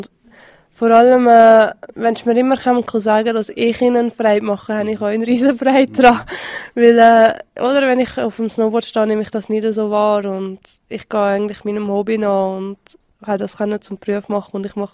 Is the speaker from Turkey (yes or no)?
no; Valais, Switzerland; das Oberwallis ist meine Heimat